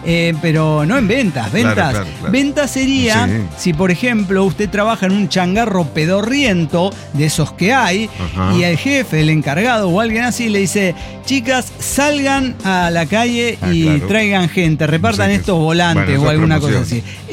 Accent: Morelia, Michoacán, Mexico; de Morelia, Michoacán.

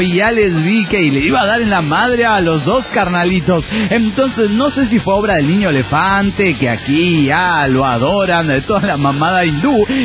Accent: San Salvador, El Salvador; de San Salvador, El Salvador.

